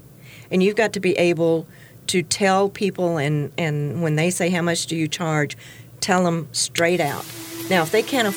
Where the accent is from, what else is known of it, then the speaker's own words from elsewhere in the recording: Texas, United States; I'm from Texas. I can BS with the best of them.